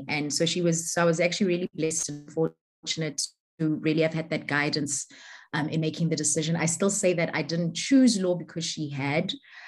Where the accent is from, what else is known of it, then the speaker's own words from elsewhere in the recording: Pretoria, Gauteng, South Africa; I'm originally from Pretoria, born and raised in Pretoria. Originally from my family's, we were originally based on Mamlodi, Kosifo, and then moved to Silverton and then eventually to Fairy Glen.